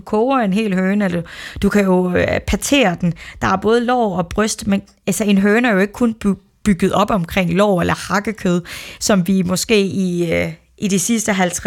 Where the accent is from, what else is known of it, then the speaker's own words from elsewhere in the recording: West Jutland, Denmark; born there; jeg er født i Vestjylland, så man holder måske lidt mere på traditionerne, end man gør i storbyerne